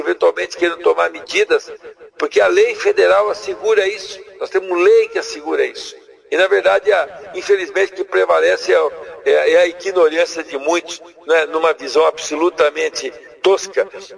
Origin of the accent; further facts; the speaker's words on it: Londrina, Paraná, Brazil; eu morava, obviamente, como londrinense, morava em Londrina